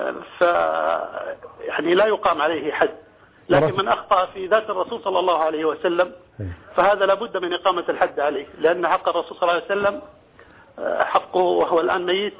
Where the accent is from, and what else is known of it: Jeddah, Makkah Province, Saudi Arabia